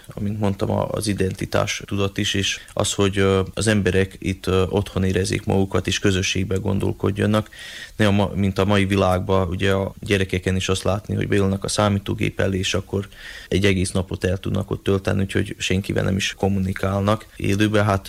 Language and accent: Hungarian; Vojlovica, South Banat District, Serbia; moved away as an adult; also born or lived in Subotica; now in Hungary; Igazából Sátoraljaújhelyről, Magyarországról jöttünk, egész Észak-Magyarországról, de én jómagam Szabadkán születtem, majd 5 éves voltam, amikor édesapámat az akkori püspök kihelyezte lelkésznek Hertelendi falvára. Mai napig is ott szolgál, és így Délbánátban nőttem fel.